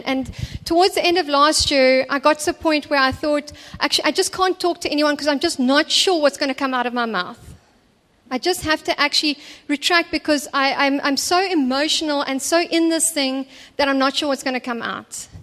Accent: England, United Kingdom; and I'm also very proud of the fact that I am English and for my culture being English.

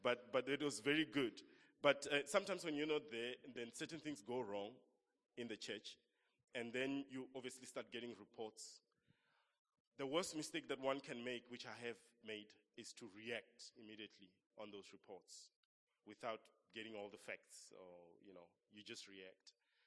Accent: Limpopo, South Africa; now in Cape Town, South Africa; We're all here in Cape Town. I said, well, I could be called an economic refugee because I'm from Limpopo. So I'm here to work as well.

